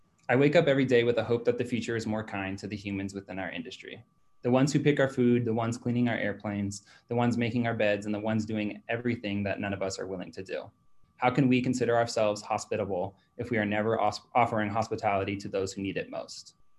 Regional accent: Los Angeles, California, United States; So I grew up in Los Angeles, California, raised by 2 confident, loving parents who had a lot of help from 2 Latina women.

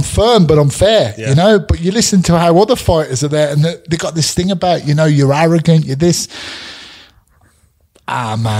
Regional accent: United Kingdom; because I was the first and the only guy going over to the US, you know, as a Brit.

